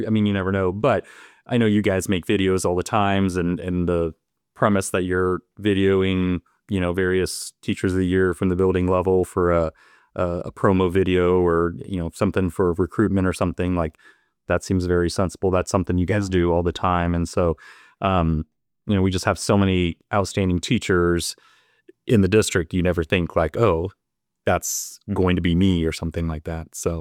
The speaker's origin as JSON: {"language": "English", "town": "Papillion", "region": "Nebraska", "country": "United States", "tie": "born or raised there", "said": "So I'm originally from Papillion, Nebraska, which is a suburb of Omaha"}